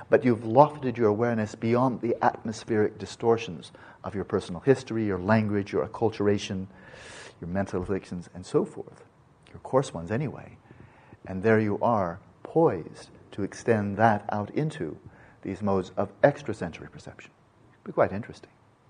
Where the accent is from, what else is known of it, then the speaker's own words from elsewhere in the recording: United States; I'm speaking as an American